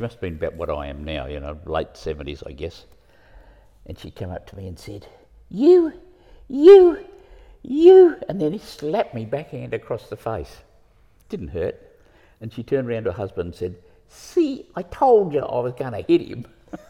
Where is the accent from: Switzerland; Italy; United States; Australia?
Australia; Fremantle, Western Australia; I like most kids growing up in Fremantle, I was going to be a champion something or other.